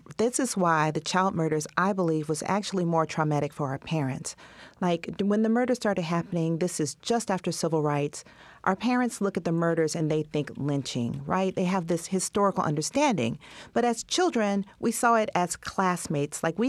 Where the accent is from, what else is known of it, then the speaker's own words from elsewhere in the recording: Atlanta, Georgia, United States; I grew up in Atlanta in 1979. I was 9 years old